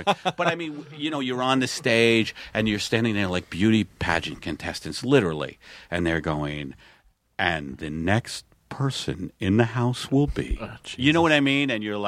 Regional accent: Staten Island, New York, United States; because I come from Staten Island where people don't travel.

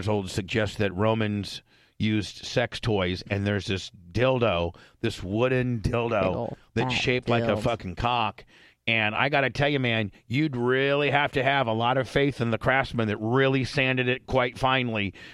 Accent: Indiana, United States; because I'm white trash from Indiana

